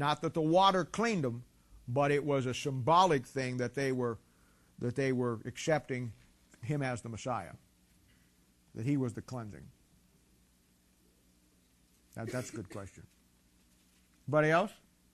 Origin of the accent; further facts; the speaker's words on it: England, United Kingdom; I don't know why I said that, but I'm English. I don't like tea, but I'm English.